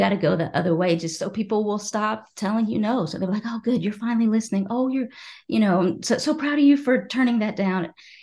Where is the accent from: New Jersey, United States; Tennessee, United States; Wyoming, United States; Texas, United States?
Tennessee, United States; Again, you know, growing up in Tennessee, like I had most of my friends were non-Muslim and able to do and wear whatever they want.